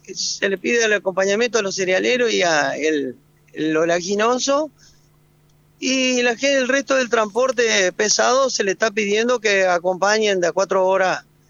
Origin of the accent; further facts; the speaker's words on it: Argentina; Pero soy argentino y no quiero que me le siga pasando eso a mi Argentina.